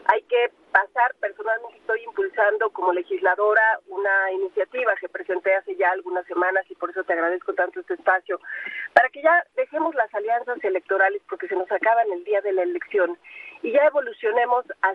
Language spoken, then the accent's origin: Spanish; Ecatepec, State of Mexico, Mexico; Como te decía, yo crecí en Ecatepec y a mí me duele mucho saber que yo podía a los 10, 11 años salir a jugar a la calle